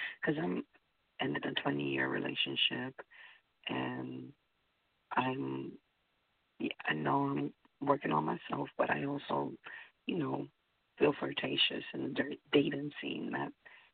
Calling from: Connecticut, United States; Connecticut.

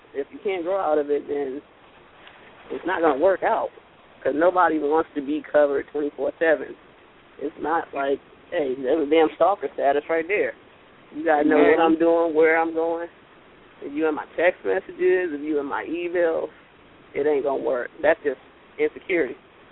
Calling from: Alabama, United States; All right, man, what's up? I'm calling from Bama.

